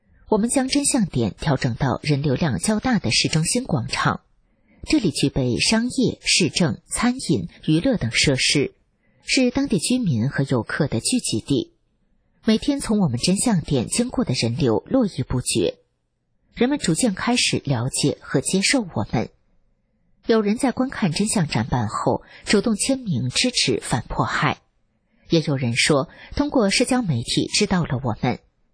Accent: China; 你来自哪里？我回答，我来自中国。

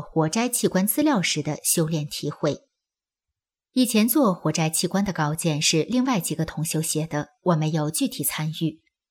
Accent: China; 作为一个中国人

